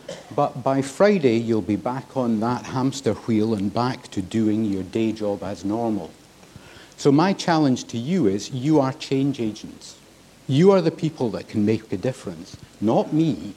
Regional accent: Scotland, United Kingdom; I'm from Scotland. I'm allowed to. It's a different language we use up there.

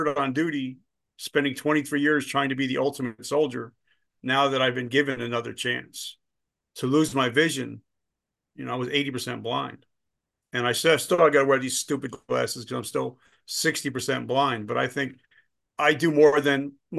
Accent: New Jersey, United States; I'm from Jersey, so we're going to meet at the Jersey shore.

